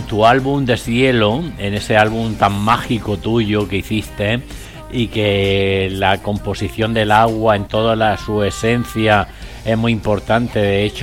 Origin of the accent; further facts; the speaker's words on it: Cartagena, Region of Murcia, Spain; also born or lived in Granada; yo me he criado en Cartagena, mi madre vive en Cartagena, soy andaluz, soy granaíno